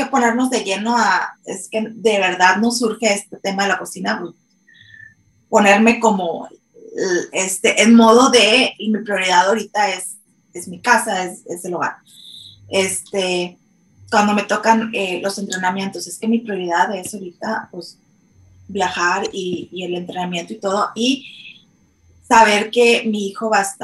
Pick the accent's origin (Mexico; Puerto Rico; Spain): Mexico; yo que crecí en México y lo sigo viendo mucho